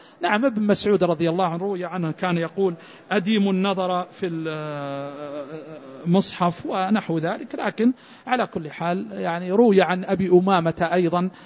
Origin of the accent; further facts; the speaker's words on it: Saudi Arabia; التي تقام سواء هنا عندنا في المملكة العربية السعودية